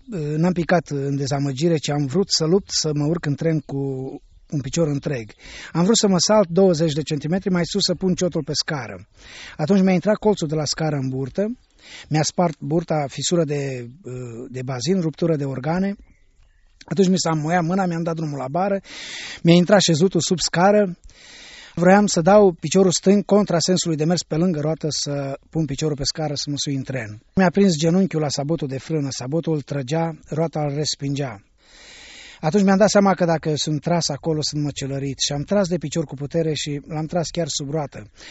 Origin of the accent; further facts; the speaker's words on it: Ploiești, Prahova, Romania; sunt din Prahova, Ploiești. M-am născut într-o familie de ortodoxi